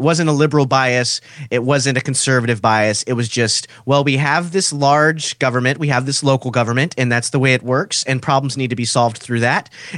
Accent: Houston, Texas, United States; I'm from Texas. I'm from Houston. It rains torrentially like that every other week.

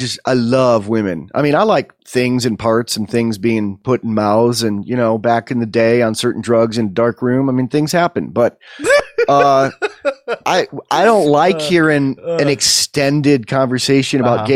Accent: San Francisco, California, United States; I come from San Francisco and lived there 16 years, and my band played a lot of gay clubs.

